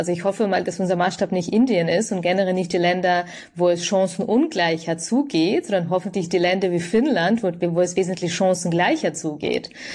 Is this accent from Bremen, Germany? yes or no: no; Bavaria, Germany; in Bayern, wo ich herkomme